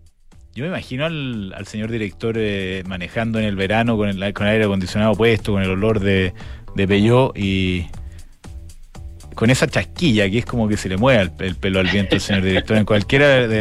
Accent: Chile; El orgullo como chileno.

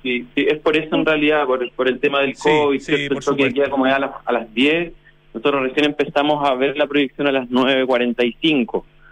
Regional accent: Chile; saberse como chileno que somos mestizos y que hay un porcentaje alto o bajo de nuestra sangre que es indígena.

